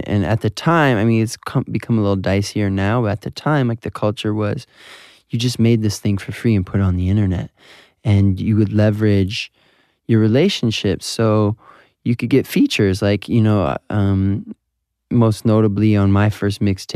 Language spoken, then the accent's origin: English; Southfield, Michigan, United States; He happened to be from my hometown, Southfield, Michigan, Todd Stavely.